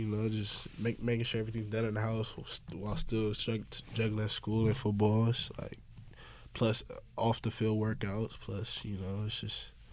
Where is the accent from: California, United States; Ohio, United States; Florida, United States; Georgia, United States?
California, United States; West Hills; born there; Oh, yeah, I was born in West Hills, California.